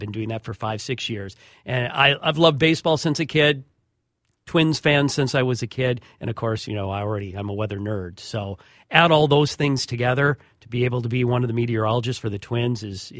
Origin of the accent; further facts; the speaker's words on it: Crosby, Minnesota, United States; Well, I'm from Brainerd by Crosby, so a little town there just east of Brainerd.